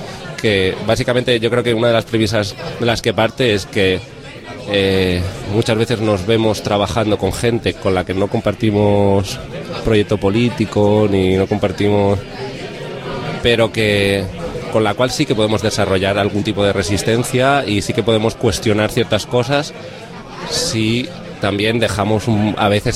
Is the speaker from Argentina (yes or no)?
no; Barcelona, Catalonia, Spain; Nosotros venimos del barrio de Gracia, en Barcelona.